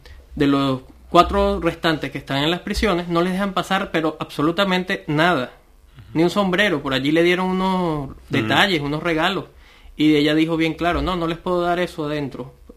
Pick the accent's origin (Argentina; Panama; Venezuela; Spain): Venezuela; yo, que soy venezolano, que estuve allí y presencié la amena entrevista